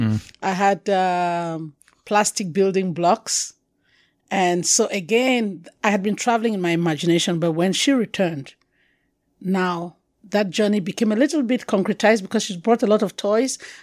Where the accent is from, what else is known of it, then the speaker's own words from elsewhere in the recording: Cameroon; accent: Anglophone; As soon as I started speaking even French, they can get from my accent that I'm Anglophone, and I become a subject of ridicule.